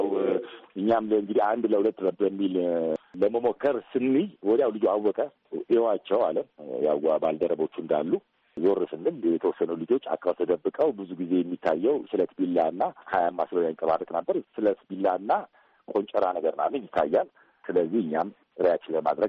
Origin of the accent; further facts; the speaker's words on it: Addis Ababa, Ethiopia; አዲስ አበባ ልጆች ነን፣ ተወልደን ያደግንበት ነው ይሄ ቦታ።